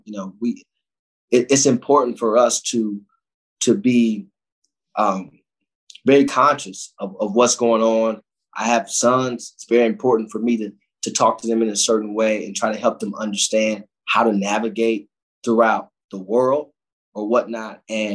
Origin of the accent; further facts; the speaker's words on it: Cleveland, Ohio, United States; But when you come from those places, inner city Cleveland, like I come from the Glenville community, you wake up with a pain.